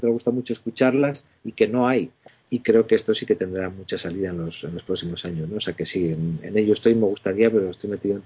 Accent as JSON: {"language": "Spanish", "town": "Zumárraga", "region": "Basque Country", "country": "Spain", "said": "la toqué en Zumárraga, mi pueblo."}